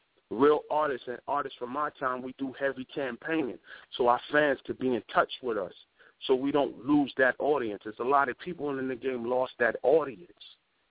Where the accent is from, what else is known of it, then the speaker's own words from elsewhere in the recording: Brooklyn, New York, United States; And I'm from Brooklyn, Flatbush. But I used to hang out in Rochdale and all that.